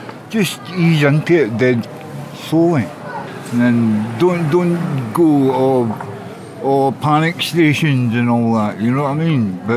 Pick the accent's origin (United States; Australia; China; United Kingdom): United Kingdom; Scotland; No, mate. I'm not from here, mate.